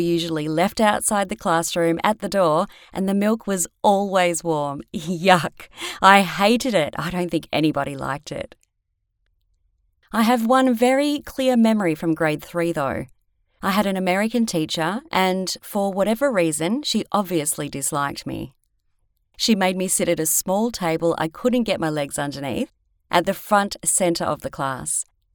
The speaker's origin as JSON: {"language": "English", "town": "Sydney", "region": "New South Wales", "country": "Australia", "tie": "born there", "said": "I was born on Sunday, 26th of March, 1967, at Sydney Hospital. I started kindergarten when I was 5 at my local primary school and loved it."}